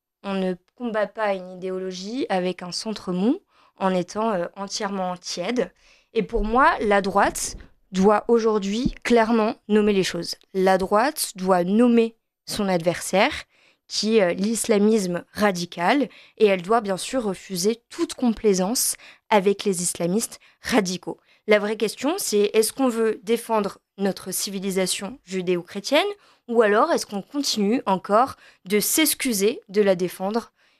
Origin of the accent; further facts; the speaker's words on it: Biarritz, Nouvelle-Aquitaine, France; Déjà, le Pays basque, Biarritz, c'est chez moi. C'est là où je suis née, c'est là où j'ai grandi, c'est là où j'habite.